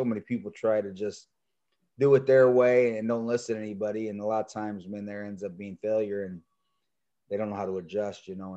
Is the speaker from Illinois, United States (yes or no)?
yes; Springfield, Illinois, United States; And my wife, Lindsay, she's from Springfield. I was from Springfield.